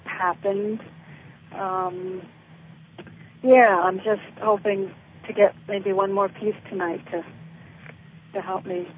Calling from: Connecticut, United States; I'm in Connecticut.

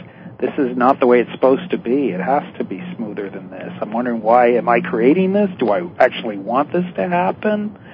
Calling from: Florida, United States; I'm calling from Florida.

